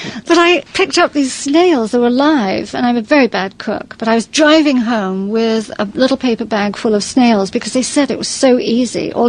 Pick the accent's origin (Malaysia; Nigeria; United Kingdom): United Kingdom; England; now in Maryland, United States; No, I'm English originally, but I moved to Maryland.